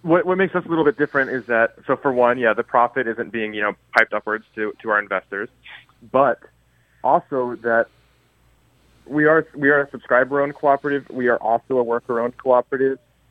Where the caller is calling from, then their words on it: New York City, New York, United States; I'm calling from New York City right now.